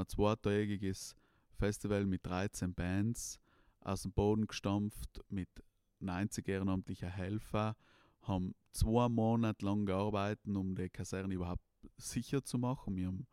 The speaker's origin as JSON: {"language": "German", "town": "Bruneck", "region": "Trentino-Alto Adige", "country": "Italy", "said": "Was ich auch zum Beispiel als junger Bruneker, der was in Bruneck Wohnung sucht"}